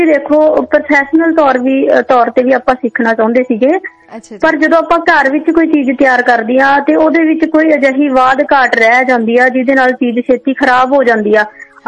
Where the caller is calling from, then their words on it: Nabha, Punjab, India; ਮੈਂ ਨਾਭੇ ਤੋਂ ਬੋਲਦੀ ਹਾਂ ਜੀ।